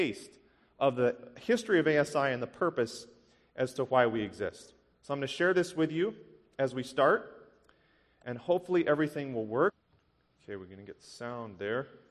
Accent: Tennessee, United States; some of you may remember hearing about Madison College in my home state of Tennessee.

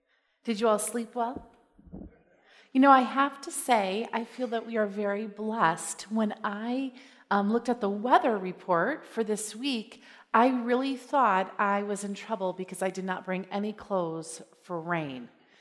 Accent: United States; You know, I will fully admit that as an American, I had no idea what WhatsApp was until I got to AWR.

